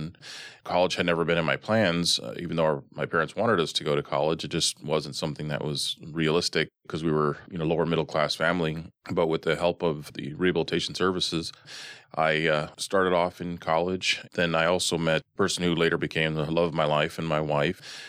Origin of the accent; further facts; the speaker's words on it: Albuquerque, New Mexico, United States; So I grew up in Albuquerque, New Mexico.